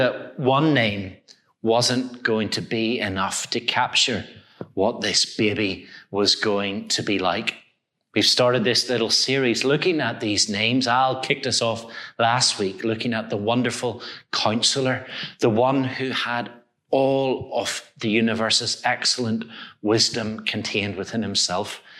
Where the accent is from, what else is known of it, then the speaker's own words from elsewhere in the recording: Belfast, Northern Ireland, United Kingdom; now in Hong Kong; I've got here the Belfast Telegraph, the paper from my hometown, from the 18th of November.